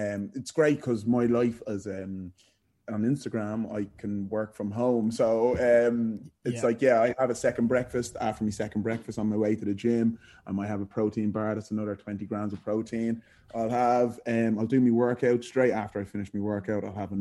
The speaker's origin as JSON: {"language": "English", "town": "Clonsilla", "region": "Leinster", "country": "Ireland", "tie": "born or raised there", "moved": "as an adult", "lives_now": "England", "said": "So it's beside Blanchardstown. So, yeah, I grew up in Clonsilla, lived there until I was 19, and then I moved to England to play football"}